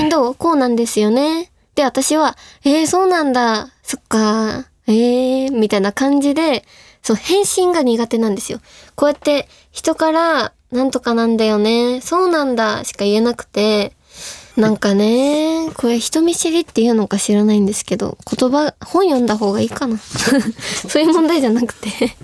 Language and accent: Japanese; Yamaguchi, Japan; 私山口県出身なんですけど